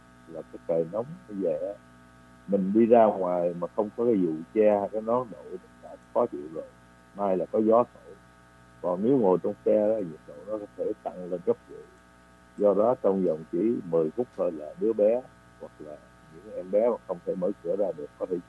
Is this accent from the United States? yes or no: yes; Texas, United States; mình dân Texas mà trời nắng thì mình giống như mấy người ở bên sa mạc Ả Rập nó trời cát cả.